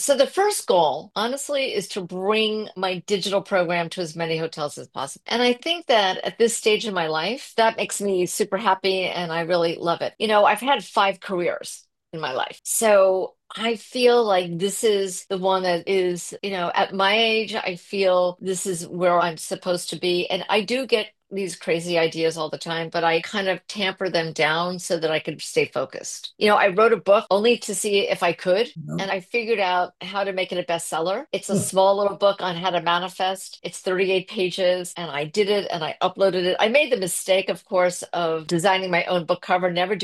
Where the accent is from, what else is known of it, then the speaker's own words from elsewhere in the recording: Great Neck, New York, United States; Okay, so thank you for asking. I'm originally from Long Island, from Great Neck, and I was a TV producer for 25 years.